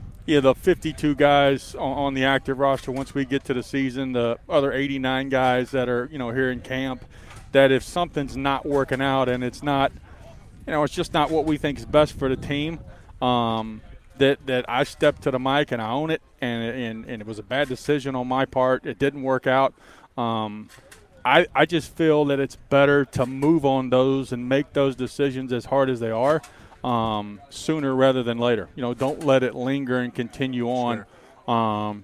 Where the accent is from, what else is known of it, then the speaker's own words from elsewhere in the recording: Union City, Tennessee, United States; I remember back in the day when I was a kid growing up in Union City, we had two TV channels, three if I went outside and turned the antenna to the south.